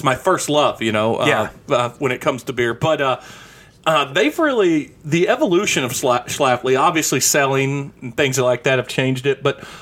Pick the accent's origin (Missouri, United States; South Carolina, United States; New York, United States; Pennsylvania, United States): Missouri, United States; I grew up in Southeast Missouri, and I was telling this, I was looking for a picture this past week, one of my good friends that lived in this small town. We lived in two very small towns, like, one 2,000 people, one 3,500 people.